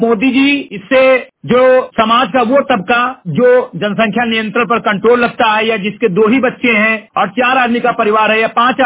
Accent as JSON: {"language": "Hindi", "region": "Uttar Pradesh", "country": "India", "tie": "born or raised there", "said": "ग्राम सभा से मृगटई विकासखंड मेटवा जनपद बहराइच का मूल निवासी हूँ"}